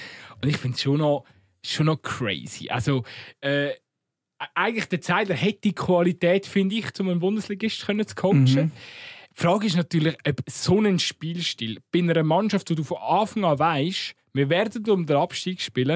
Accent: Lucerne, Switzerland; Das dürfen wir ja auch als Luzerner mal tragen, oder?

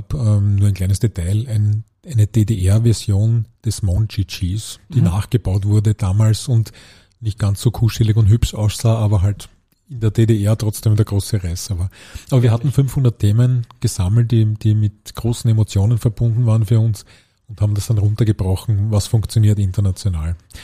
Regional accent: Vienna, Austria; Und er kommt aus der Donaustadt übrigens, also wir kommen aus derselben Ecke.

